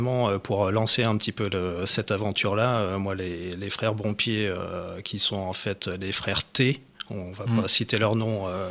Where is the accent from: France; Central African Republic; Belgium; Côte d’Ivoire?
France; Cercié, Auvergne-Rhône-Alpes; je suis originaire de Cercier et la colline, je l'ai vue très très longtemps depuis la terrasse de ma chambre.